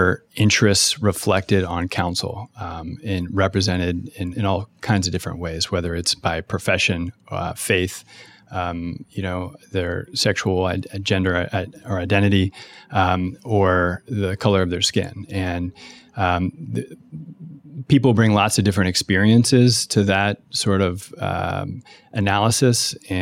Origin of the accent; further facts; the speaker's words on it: Cheviot, Ohio, United States; I grew up in Cheviot. The street that I grew up on is half Cheviot, half Westwood, and growing up in that community, experiencing that community and all that it offers